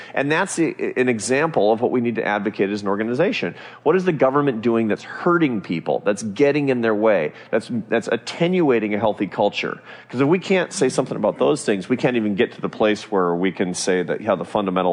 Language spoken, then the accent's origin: English; Seattle, Washington, United States; When I was a kid growing up in Seattle, we were basically poor. We grew up in a poor neighborhood.